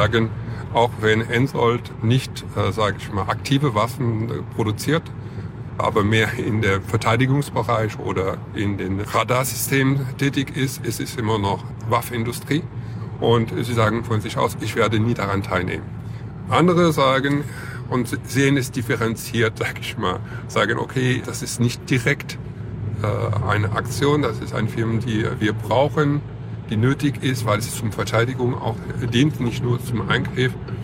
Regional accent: Saint-Ambroise, France; German is a second language; now in Germany; Korrekt, ich komme aus Saint-Ambroise, das ist Partnerstadt von Asla.

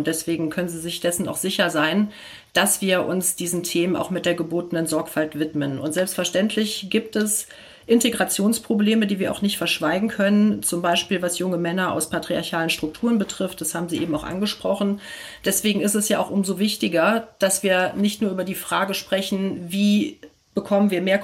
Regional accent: Gelsenkirchen, North Rhine-Westphalia, Germany; ich komme aus Gelsenkirchen. Wir sind, glaube ich, die ärmste Stadt Deutschlands

